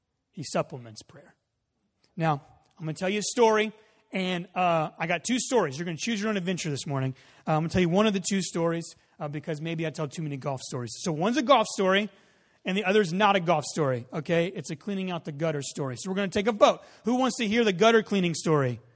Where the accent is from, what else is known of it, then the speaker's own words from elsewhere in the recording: Texas, United States; also born or lived in Colorado, United States / California, United States / Oregon, United States; I grew up in Texas. We didn't have trees that, like, you know, shed pine needles all in your gutters. Then we lived in Colorado and in California and in Oregon for a while.